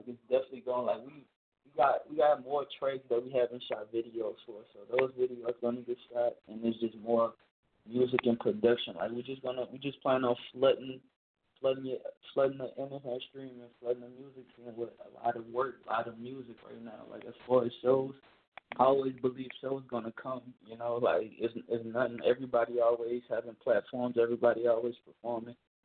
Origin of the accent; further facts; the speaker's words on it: Texas, United States; also born or lived in New Orleans, United States; Like, I'm actually from, like, New Orleans, Louisiana, but, you know, Katrina happened. I grew up in Ailey, Texas, so, like, I represent both cities, you know.